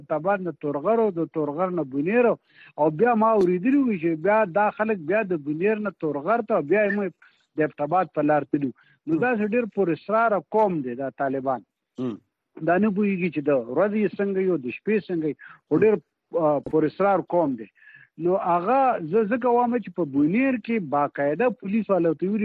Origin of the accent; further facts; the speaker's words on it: Buner, Khyber Pakhtunkhwa, Pakistan; زه د بونیر اوسېدونکی یم